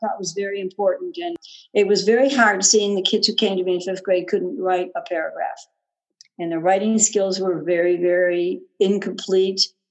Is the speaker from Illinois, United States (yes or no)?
yes; Chicago, Illinois, United States; also born or lived in Kansas; now in California, United States; I'm originally from Chicago. So I grew up in the snow and the cold and all the ice and everything.